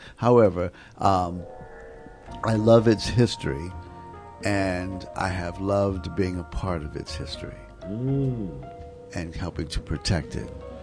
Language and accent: English; Washington, District of Columbia, United States; now in New York, United States; growing up in Washington, D.C., I had a very fond respect of the museums like the Smithsonian